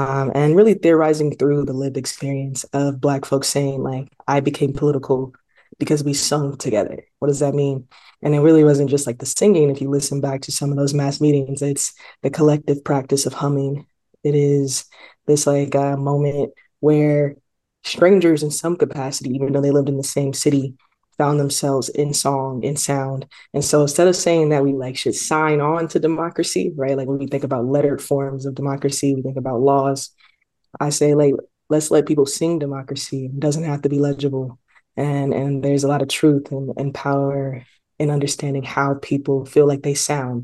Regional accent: Lithonia, Georgia, United States; I grew up in Lithonia, Georgia. My parents are medical physicians and my dad's also a pastor. So I grew up in Georgia.

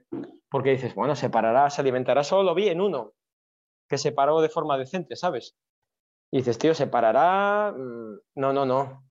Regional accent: Benicàssim, Valencian Community, Spain; porque soy de Benicassin, ¿qué voy a pedir?

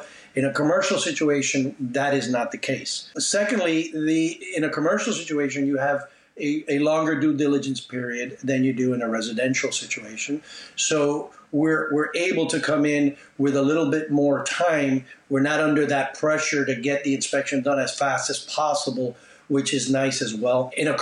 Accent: Miami, Florida, United States; Born and raised in Miami. Of course, immigrant parents. Mom and dad came from Cuba.

